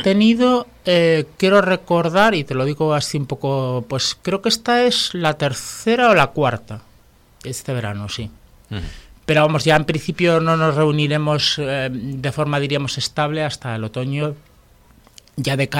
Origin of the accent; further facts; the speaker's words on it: Cantabria, Spain; porque nosotros somos casi todos cántabros